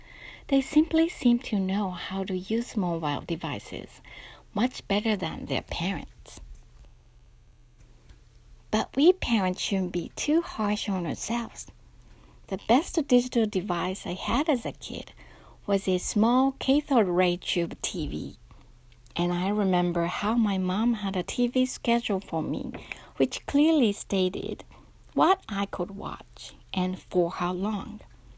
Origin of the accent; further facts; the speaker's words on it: Yamanashi, Japan; she loves animals in my hometown in Yamanashi much more than I did as a kid.